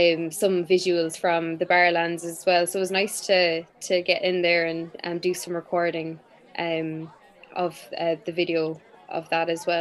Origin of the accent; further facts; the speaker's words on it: Cork, Munster, Ireland; reflecting that experience growing up in Ireland and my childhood.